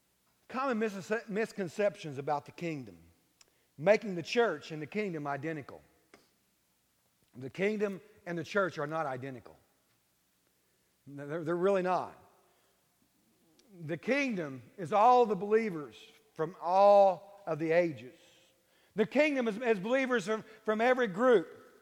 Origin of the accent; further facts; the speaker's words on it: Bible Belt, United States; I came from the Bible Belt, and in the Bible Belt, this is the way most churches grow or decline.